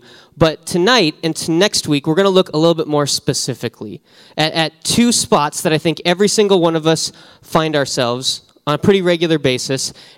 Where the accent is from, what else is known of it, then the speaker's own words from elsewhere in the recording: Wyoming, United States; I grew up in Wyoming. We did that a lot.